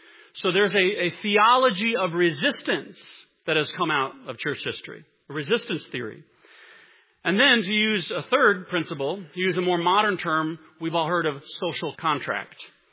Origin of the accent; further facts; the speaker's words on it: United States; yeah, we're proud to be an American, and I love being an American